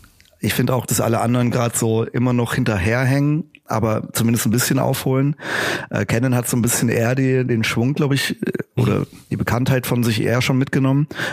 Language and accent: German; Brandenburg, Germany; Ich bin eine echte Spreewaldgurke.